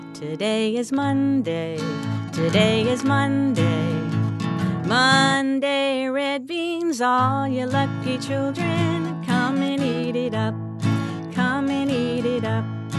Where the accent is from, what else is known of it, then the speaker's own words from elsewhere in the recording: Louisiana, United States; We're Creole. I'm an Isleño from Louisiana, a Canary Islander